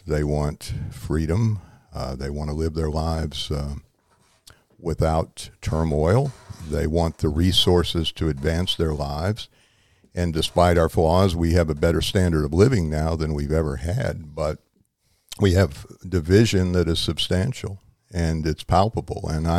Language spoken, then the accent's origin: English; New Orleans, Louisiana, United States; also born or lived in Little Rock, Arkansas; I grew up in New Orleans and in Little Rock, and both Arkansas and Louisiana are good laboratories for politics.